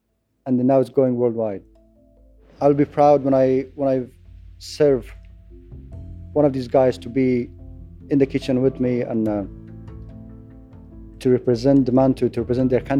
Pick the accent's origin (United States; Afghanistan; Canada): Afghanistan; moved away; when I came from Afghanistan, what happened to me